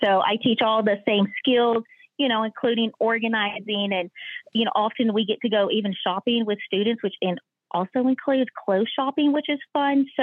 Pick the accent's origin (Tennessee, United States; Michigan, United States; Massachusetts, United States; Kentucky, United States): Tennessee, United States; I'm from Tennessee originally.